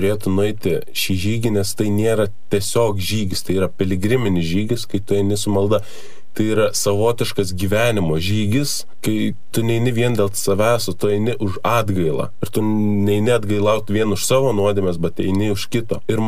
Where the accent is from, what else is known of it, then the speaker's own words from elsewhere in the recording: Kaunas, Kaunas County, Lithuania; esu iš Kauno ir priklausau Kauno jauprai jau 4 metus.